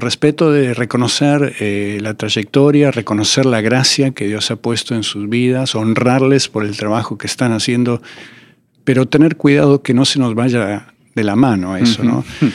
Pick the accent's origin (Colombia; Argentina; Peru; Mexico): Argentina; yo soy de Argentina y lo veo qué ha pasado